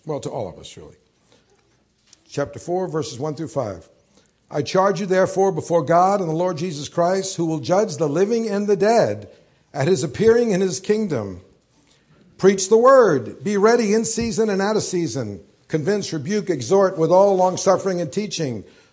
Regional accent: New York, United States; And I grew up in New York.

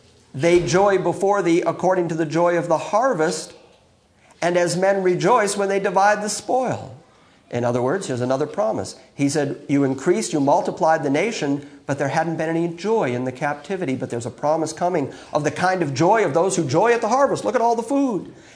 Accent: Ireland; I'm Irish. He wasn't born after the lineage of Ireland.

